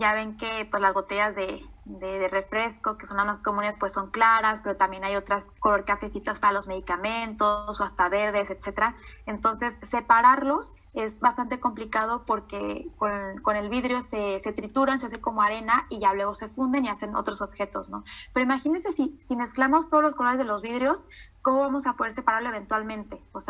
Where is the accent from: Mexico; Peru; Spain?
Mexico; Culiacán, Sinaloa; Además de que yo soy de Culiacán, entonces allá, en el norte del país generalmente, la carne es una cuestión cultural, ¿no?